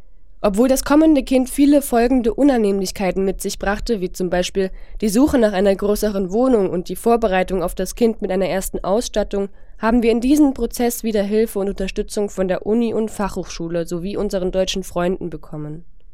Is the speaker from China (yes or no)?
yes; China; German is a second language; moved away as an adult; now in Germany; Ich erinnere mich an den Moment meiner Ankunft vor 6 Jahren in diesem fremden Land. Am selben Tag, nur 10 Stunden früher, war ich noch in meinem Heimatland China, 8000 Kilometer weit entfernt von hier.